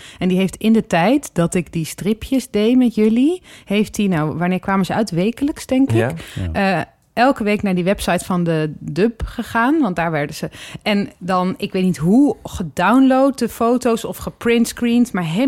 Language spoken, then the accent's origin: Dutch; Drenthe, Netherlands; moved away as an adult; now in Amsterdam, Netherlands; En ik kwam uit Drenthe en ik weet niet of jullie dat weten, maar daar wonen maar 4 mensen.